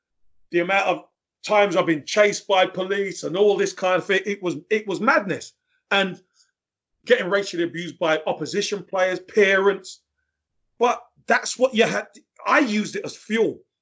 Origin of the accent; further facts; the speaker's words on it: Brixton, London, United Kingdom; There, you know, I'm coming from Brixton, and I'm finding myself. I'm traveling around London on my own.